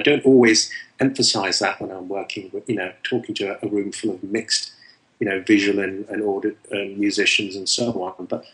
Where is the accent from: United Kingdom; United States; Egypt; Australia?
United Kingdom; South West England; It's in my hometown of Bartsville in the southwest of England.